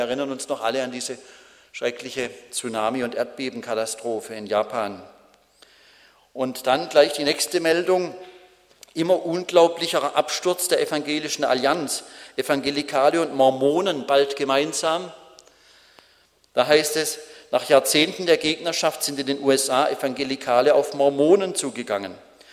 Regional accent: Baden-Württemberg, Germany; Sehr erstaunlich, dass ein Land, das halb so groß ist wie mein Heimatland Baden-Württemberg

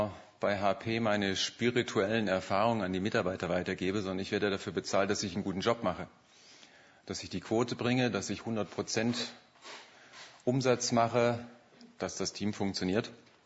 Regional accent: Stuttgart, Baden-Württemberg, Germany; Ich komme hier aus Stuttgart, zur Ludwig-Hofacke-Gemeinde.

